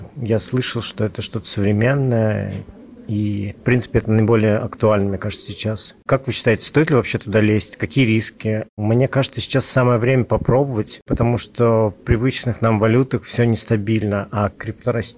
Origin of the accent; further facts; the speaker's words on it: Moscow, Russia; я из Москвы.